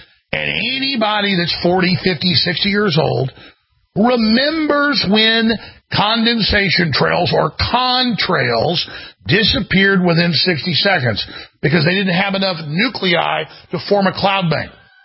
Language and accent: English; Dallas, Texas, United States; I remember looking up at the sky when growing up in Dallas, Texas as a little kid, some of my earliest memories.